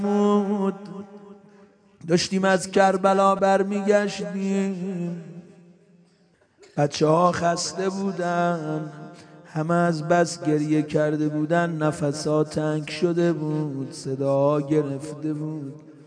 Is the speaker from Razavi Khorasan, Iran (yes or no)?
yes; Mashhad, Razavi Khorasan, Iran; گفتم آقا جان درست ما بچه مشهدیم